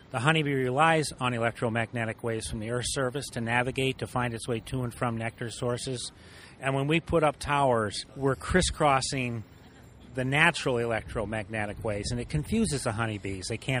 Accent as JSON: {"language": "English", "town": "Becket", "region": "Massachusetts", "country": "United States", "said": "I'm from Beckett, Massachusetts in the Berkshires, about 155 miles north of New York City."}